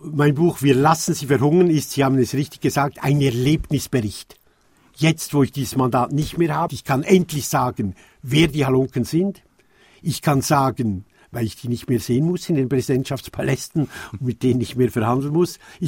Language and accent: German; Switzerland; Aber ich rede als Schweizer und bin da ziemlich stolz.